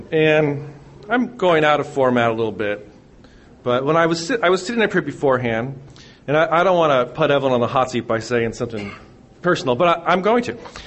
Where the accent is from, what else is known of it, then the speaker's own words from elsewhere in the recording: Seattle, Washington, United States; And I'm from Seattle. If I ever move out here, I know exactly who's going to sponsor me.